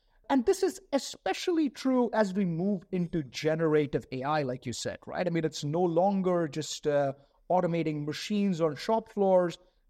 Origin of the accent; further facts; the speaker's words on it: United States; You know, quite honestly, being an American myself, I'm a little cynical about regulation in the US.